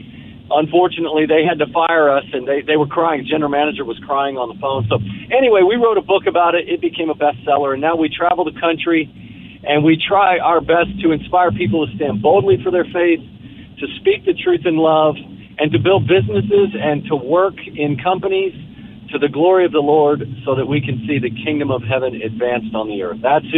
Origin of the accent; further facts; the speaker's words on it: Dallas, Texas, United States; You know, we grew up in Dallas, Texas, the sons of a pastor